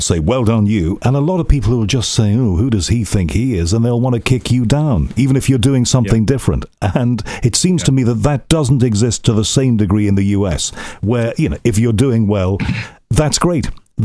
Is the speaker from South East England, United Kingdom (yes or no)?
no; Liverpool, North West England, United Kingdom; when I was brought up in Liverpool, I used to stay up into the middle of the night trying to listen to American radio on AM across the Atlantic